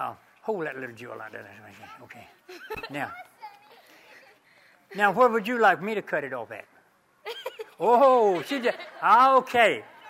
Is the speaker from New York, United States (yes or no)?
no; Macclenny, Florida, United States; I'm from McClenny too. How about that?